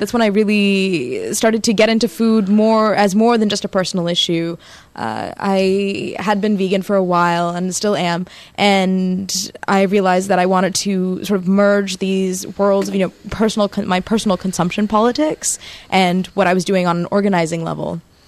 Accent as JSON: {"language": "English", "town": "Bengaluru", "region": "Karnataka", "country": "India", "tie": "born there", "said": "I was born in Bangalore, India, and my folks live in Missouri right now."}